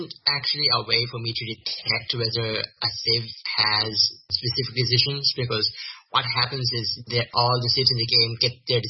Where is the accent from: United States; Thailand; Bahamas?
Thailand; Because I'm from Thailand, it's a country that neighbors Burma.